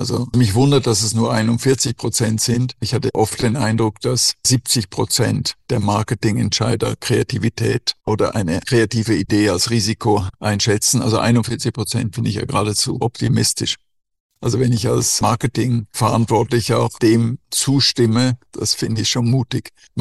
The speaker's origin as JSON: {"language": "German", "country": "Switzerland", "tie": "born or raised there", "said": "weil ich bin ja in der Schweiz groß geworden"}